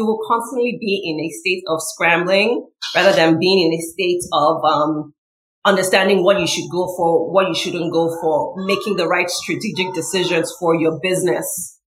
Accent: Nigeria; moved away as an adult; I came from Nigeria to go to college here.

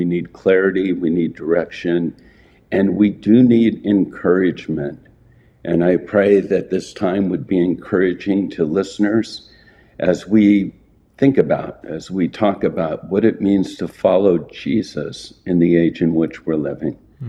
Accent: San Diego, California, United States; I grew up in San Diego. My family was not believers at all.

